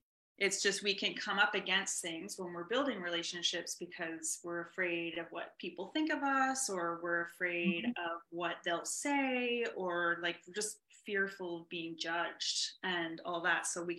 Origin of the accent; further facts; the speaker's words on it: Canada; I'm in Canada. So yeah, we're both from Canada.